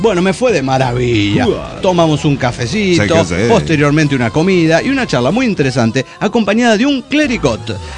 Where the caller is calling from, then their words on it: Potosí, Bolivia; de Potosí, Bolivia.